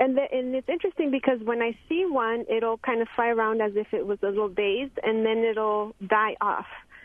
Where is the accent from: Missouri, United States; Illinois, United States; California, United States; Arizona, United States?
Arizona, United States; now in Wisconsin, United States; I'm from Arizona. I'm not from Wisconsin, so I don't know what type of ant this is.